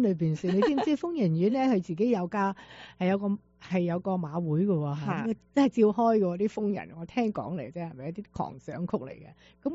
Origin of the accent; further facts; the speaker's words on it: China; 但我哋中国人就系、是、你100个人里边，真系得个几个人冇屋啫嘛